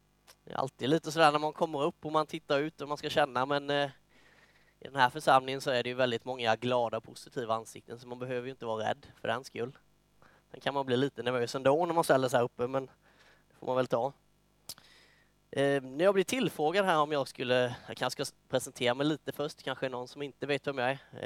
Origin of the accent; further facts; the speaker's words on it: Myresjö, Jönköping County, Sweden; vi åkte ofta ut på grusvägarna utifrån utanför Myresjö där jag växte upp